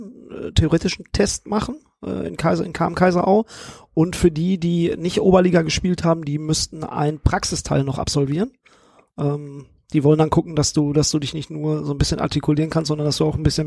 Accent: Oer-Erkenschwick, North Rhine-Westphalia, Germany; weil ich komme ja auch aus Erkenschwick.

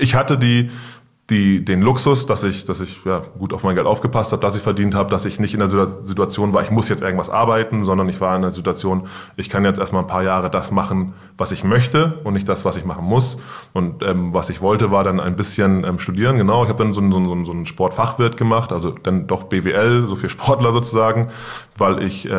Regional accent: Hamburg, Germany; Ich komme aus Wilhelmsburg, ich bin dort aufgewachsen

